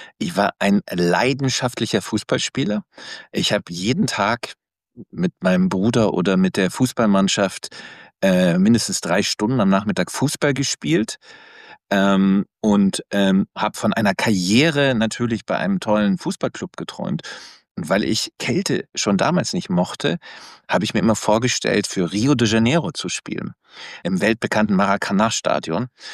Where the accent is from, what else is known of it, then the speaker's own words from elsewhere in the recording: North Rhine-Westphalia, Germany; born there; Ich bin gebürtiger Ostwestfale. Eine lustige Bezeichnung, aber das ist ein ganz spezieller Menschenschlag, die für ihre Gradlinigkeit und Klarheit bekannt sind.